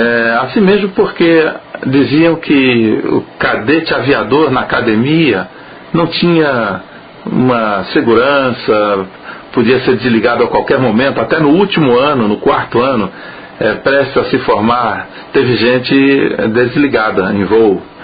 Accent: Recife, Pernambuco, Brazil; born there; tenho 59 anos. Nasci no Recife

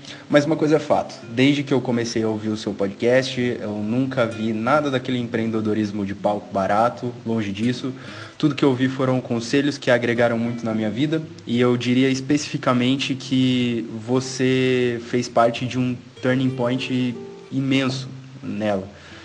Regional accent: Curitiba, Paraná, Brazil; eu não sei se vai chegar a você essa mensagem, eu sou de Curitiba, atualmente tenho 22 anos

